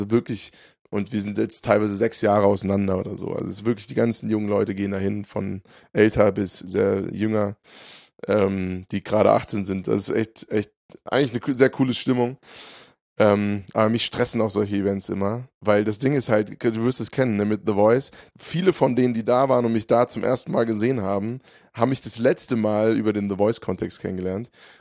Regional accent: Hofheim, Hesse, Germany; ich habe ja mal von Hofheim erzählt, meiner Heimatstadt

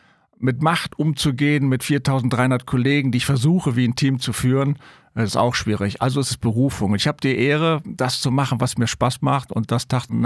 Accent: Rhineland, Germany; ich bin Rheinländer

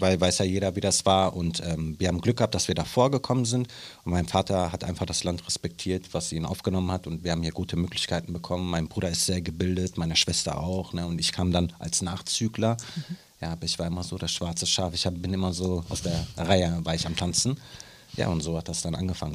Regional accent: Moers, North Rhine-Westphalia, Germany; ja, ich bin gebürtiger Mörser. Ich komme aus dem Ruhrgebiet, bin dort groß geworden.

